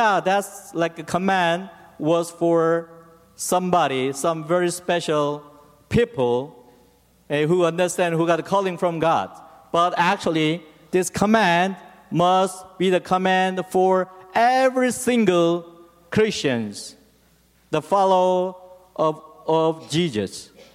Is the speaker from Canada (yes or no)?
no; South Korea; now in Egypt; so we had to stay again in Korea, even feeling very strange as being a stranger in my home country